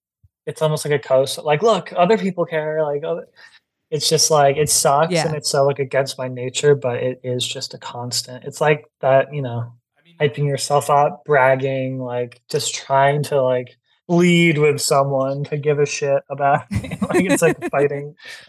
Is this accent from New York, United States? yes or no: yes; New York, United States; And then good old New York, just too cool to buy tickets, you know.